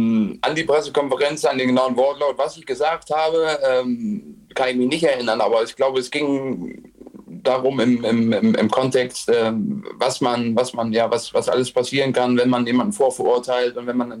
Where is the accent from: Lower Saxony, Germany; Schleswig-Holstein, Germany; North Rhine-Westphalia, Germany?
Lower Saxony, Germany; Oldenburg; Ich komme aus Oldenburg, das ist zwar nicht so weit weg